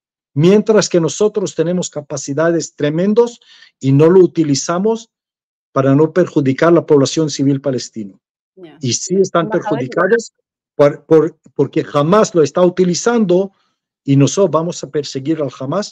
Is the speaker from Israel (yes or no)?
yes; Israel; 99% de mi pueblo en Israel comparten